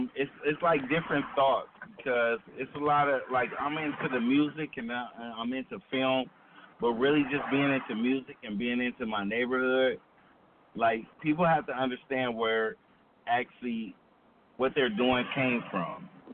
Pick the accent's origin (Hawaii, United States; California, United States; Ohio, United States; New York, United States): California, United States; Los Angeles; Like I'm from Crenshaw District.